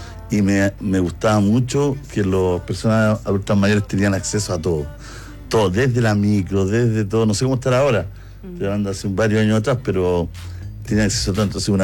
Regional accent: Chile; me estoy discriminando porque soy chileno.

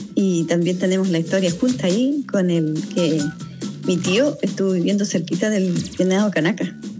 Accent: Ñuble, Chile; Somos gente de Ñuble y vivimos en unas casas muy antiguas

